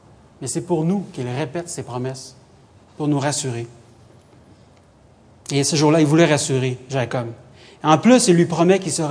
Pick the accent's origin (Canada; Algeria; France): Canada; Sherbrooke, Quebec; now in Montreal, Canada; je me suis souvenu du jour où je suis parti de Sherbrooke. J'ai grandi à Sherbrooke pour m'en venir à Montréal, la grande ville.